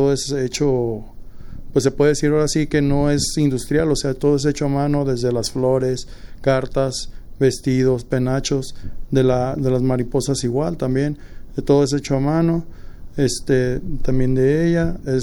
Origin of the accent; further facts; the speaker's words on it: Mexico; es una tradición que como mexicanos pues tenemos que seguir adelante.